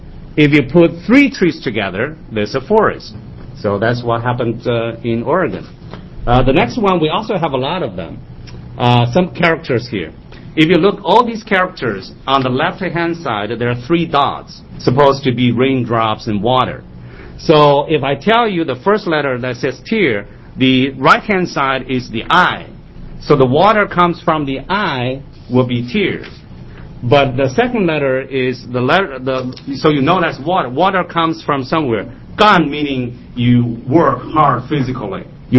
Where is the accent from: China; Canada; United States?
China; Tianjin; making my hometown, which I'm very pleased to present, is Tianjin, is the Shanghai Pudong in the north of China.